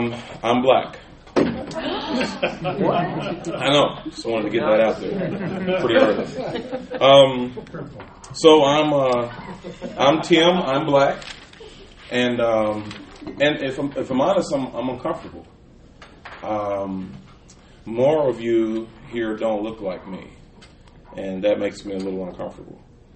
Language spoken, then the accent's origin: English; Kansas City, Kansas, United States; I grew up in Kansas City, Kansas